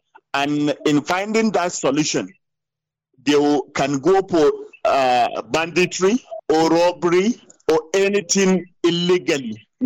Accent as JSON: {"language": "English", "region": "Northern Nigeria", "country": "Nigeria", "said": "So I am proudly Northern Nigerian."}